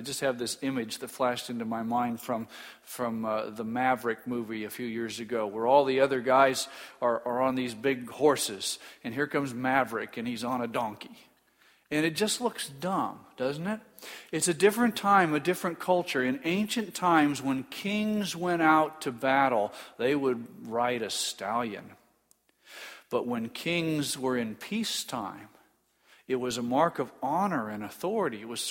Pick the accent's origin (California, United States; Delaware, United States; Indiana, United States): Indiana, United States; Indianapolis; born there; I was born in Methodist Hospital in Indianapolis.